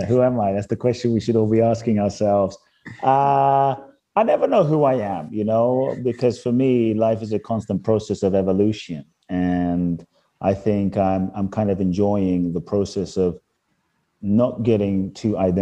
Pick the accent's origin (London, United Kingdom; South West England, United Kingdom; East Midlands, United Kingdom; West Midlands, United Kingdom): London, United Kingdom; Growing up in London, I would see people that seemed to have every reason to be happy.